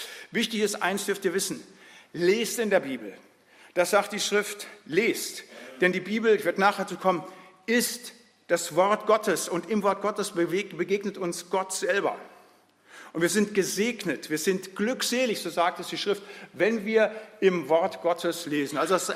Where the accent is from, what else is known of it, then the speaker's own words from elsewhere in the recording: North Rhine-Westphalia, Germany; Da, wo ich herkomme aus dem Siegerland